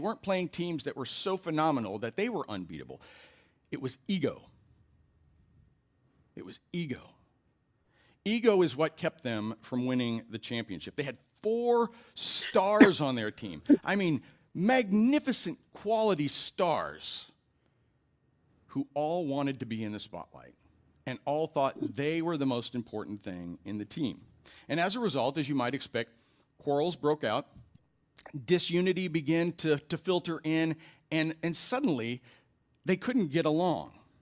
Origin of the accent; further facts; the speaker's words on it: Iowa, United States; I'm originally from Iowa. I attended the University of Iowa.